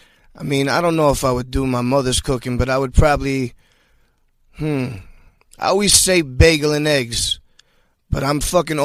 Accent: Queens, New York, United States; You're able to relate to all of us because we're all from Queens and just some regular guys.

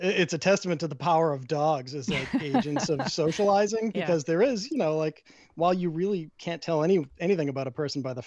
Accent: Boston, Massachusetts, United States; We grew up in Boston, like I said, and they were both unabashed about it

